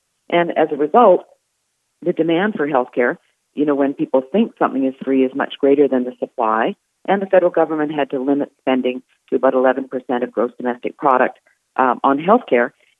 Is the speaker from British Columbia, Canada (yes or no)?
yes; Vancouver, British Columbia, Canada; I grew up in Vancouver, and I'm from Vancouver